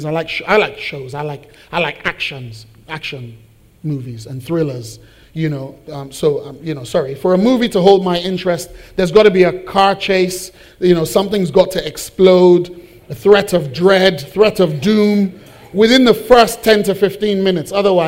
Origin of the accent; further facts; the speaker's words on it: Nigeria; I'm a Nigerian parent.